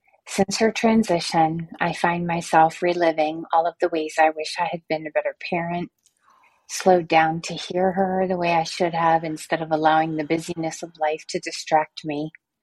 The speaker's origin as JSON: {"language": "English", "town": "Atlanta", "region": "Georgia", "country": "United States", "said": "I'm from Atlanta, Georgia."}